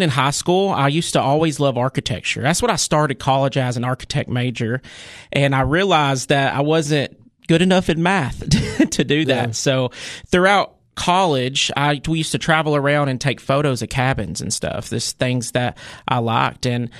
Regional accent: Dalton, Georgia, United States; I'm originally from Dalton, Georgia.

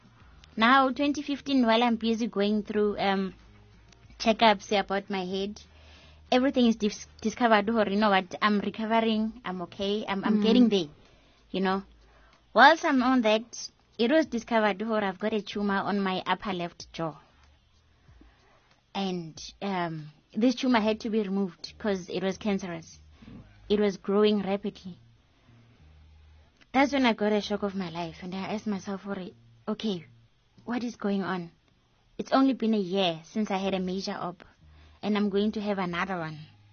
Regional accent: Soweto, Gauteng, South Africa; I'm from Dobsonville, Soweto.

